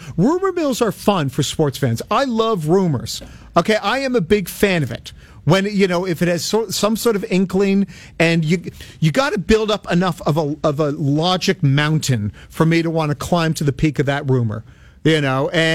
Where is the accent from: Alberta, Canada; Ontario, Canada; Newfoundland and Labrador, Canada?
Ontario, Canada; Toronto; I grew up in Etobicoke.